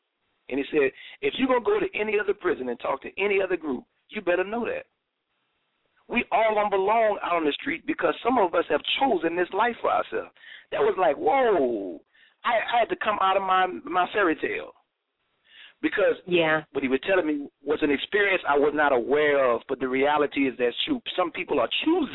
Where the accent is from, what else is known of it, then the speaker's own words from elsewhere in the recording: New Orleans, Louisiana, United States; accent: New Orleans; I talk like I'm from New Orleans. Sometimes I use some of that Louisiana slang. Sometimes people don't understand me.